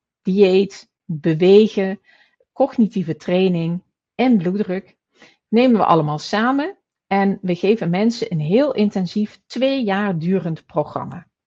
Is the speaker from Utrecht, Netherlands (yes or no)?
no; Limburg, Netherlands; Nou, nu kom ik zelf uit Limburg, dus dat is een van mijn favoriete quotes.